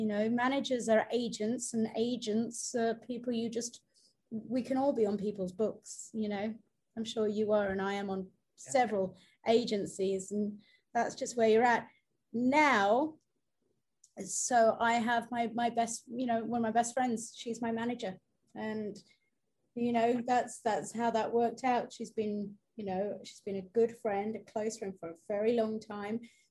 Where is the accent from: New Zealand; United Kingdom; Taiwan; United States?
United Kingdom; if we say that over here as a British person to British clients, they go, what a twat, and put the phone down. So we're a different sort of person over here